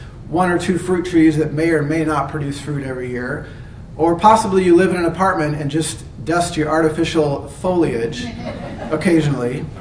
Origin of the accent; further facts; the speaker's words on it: Wilson Creek, Washington, United States; born there; So I was born in Eastern Washington in the great metropolis of Wilson Creek, population 200 at that time.